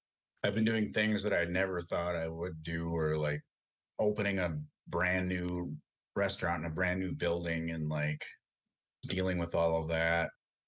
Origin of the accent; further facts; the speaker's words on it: Red Cliff, Wisconsin, United States; I'm Anishinaabe from Red Cliff, Wisconsin.